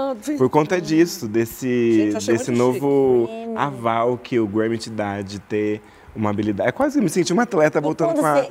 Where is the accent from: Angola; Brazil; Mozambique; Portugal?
Brazil; Araraquara, São Paulo; desde quando eu saí de Araraquara, desde quando eu nasci